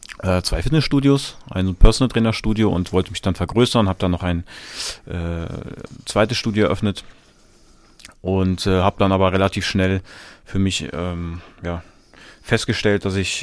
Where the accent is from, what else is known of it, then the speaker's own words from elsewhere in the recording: Fritzlar, Hesse, Germany; also born or lived in Fulda; Geboren bin ich in Fulda und bin aber nicht aufgewachsen. Aufgewachsen bin ich in einem kleinen Städtchen Fritzlar in Hessen.